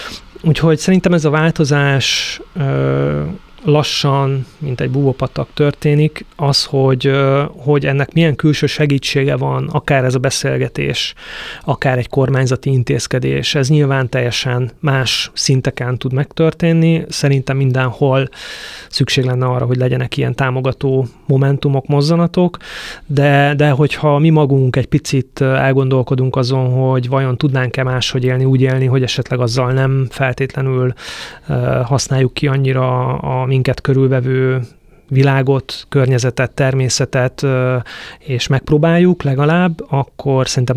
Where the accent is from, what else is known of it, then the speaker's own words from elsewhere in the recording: Great Hungarian Plain, Hungary; Én úgy nőttem fel, Alföld közepéről származom, homokhátság, pici falucska, nagyon szeretem